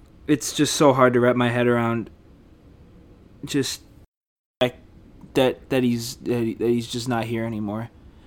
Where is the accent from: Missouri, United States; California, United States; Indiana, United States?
Indiana, United States; Gary; And growing up in Gary, we didn't have a lot of money.